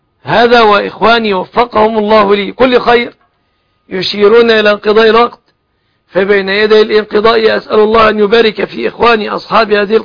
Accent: Egypt; أن يحفظ بلادنا مصر آمنة مطمئنة

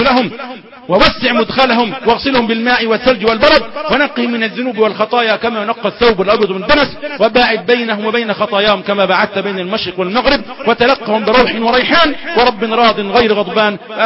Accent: Suez, Suez Governorate, Egypt; اللهم اجعل بلدنا مصر آمنة مطمئنة، وسائر بلاد

